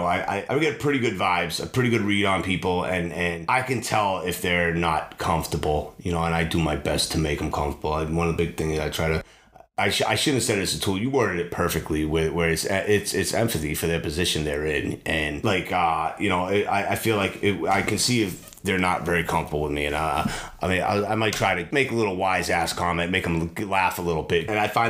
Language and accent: English; Worcester, Massachusetts, United States; I came out to where I am now in Barry. It's another world compared to the Worcester. I mean, when I grew up in Worcester, you know, all the neighbors, we'd get a snowstorm. We live on a dead end street.